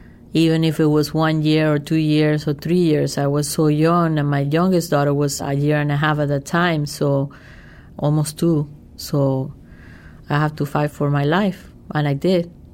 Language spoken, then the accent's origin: English; Spain; I come from Spain. My family is from Spain